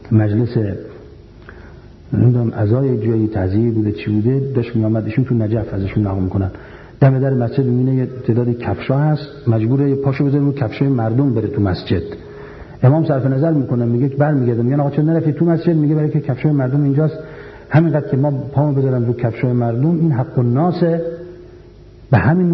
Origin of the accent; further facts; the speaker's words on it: Iran; من از ایران آمدم